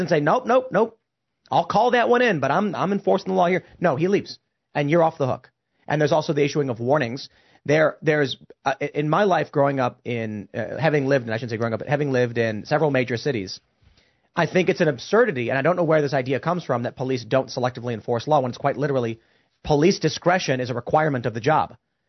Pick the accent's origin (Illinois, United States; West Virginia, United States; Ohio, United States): Illinois, United States; Chicago; Growing up in Chicago, a homeless guy was attacking my family's business, banging on the windows, trying to break it, and the police did not show up for it.